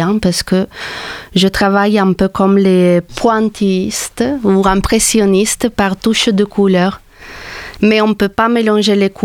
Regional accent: Trieste, Friuli-Venezia Giulia, Italy; French is a second language; moved away as an adult; also born or lived in Paris; now in Montpellier, France; Je viens d'Italie, de la ville de Trieste. Et je suis arrivée en France, pas à Montpellier tout de suite, mais à Paris d'abord.

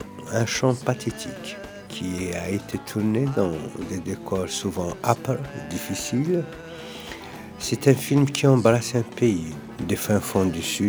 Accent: Kabylie, Algeria; Je suis kabyle. Je suis kabyle.

